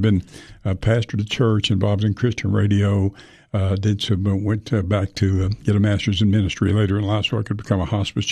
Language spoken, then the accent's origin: English; Sweetwater, Tennessee, United States; born there; Well, actually, I was born in Sweetwater, Tennessee.